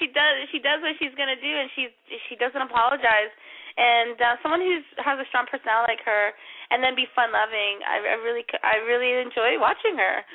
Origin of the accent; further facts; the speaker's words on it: Vancouver, British Columbia, Canada; because I am from Vancouver.